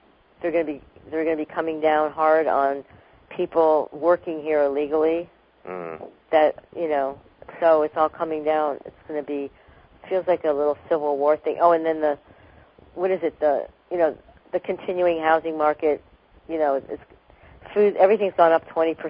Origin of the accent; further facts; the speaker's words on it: Detroit, Michigan, United States; born there; Yeah, I was born in Detroit, Michigan.